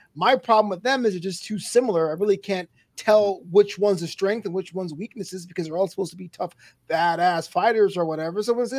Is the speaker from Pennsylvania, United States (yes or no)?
no; Brooklyn, New York, United States; I love her to death as a character because I'm from Brooklyn.